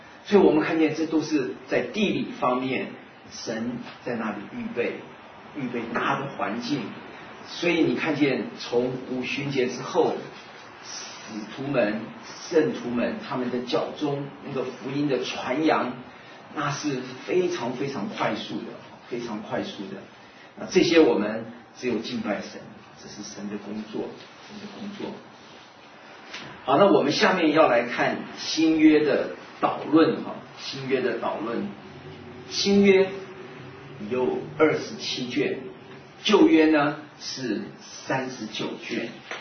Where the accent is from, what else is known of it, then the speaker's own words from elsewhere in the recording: Wenzhou, Zhejiang, China; 虽然我们都是温州人，但是话还是不通的